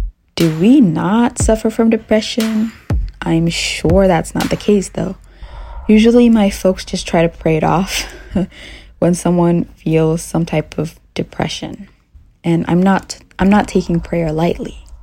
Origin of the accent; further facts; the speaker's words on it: Chicago, Illinois, United States; I'm from Chicago.